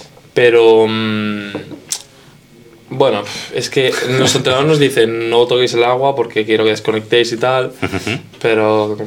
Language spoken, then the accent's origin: Spanish; Sant Boi de Llobregat, Catalonia, Spain; yo siempre he sido el Samboy, soy una persona de Samboy Llobregat